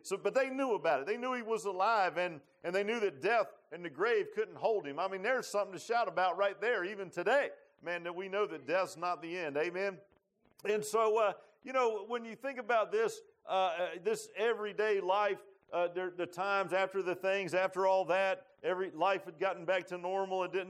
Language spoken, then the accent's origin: English; Virginia Beach, Virginia, United States; I grew up in Virginia Beach, and we lived kind of on the bay side. We had a boat.